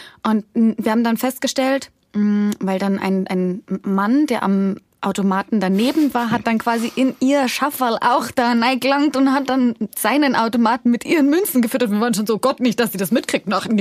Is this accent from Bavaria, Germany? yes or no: yes; Bavaria, Germany; accent: Bavarian; Meistens passiert das ja unterbewusst, dass ich mal bayerisch rede.